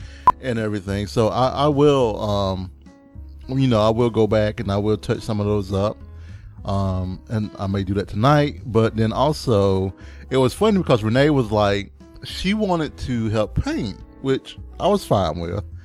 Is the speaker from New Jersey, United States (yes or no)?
no; North Carolina, United States; Mr. out in North Carolina. He's out near my hometown, just 30 minutes south.